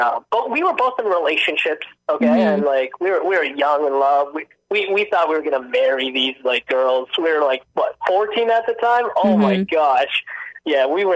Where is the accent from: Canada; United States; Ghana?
Canada; Brampton, Ontario; also born or lived in Montreal; Born in Montreal. And then I grew up in Brampton.